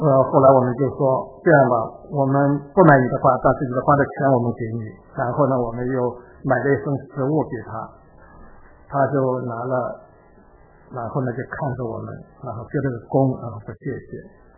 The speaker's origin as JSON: {"language": "Chinese", "country": "China", "moved": "yes", "lives_now": "United States", "said": "我们今天我们从中国来到美国"}